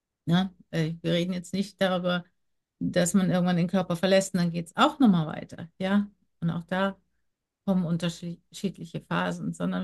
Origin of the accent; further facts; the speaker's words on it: Germany; Ich bin auch im Wald groß geworden, in Deutschland ja groß geworden.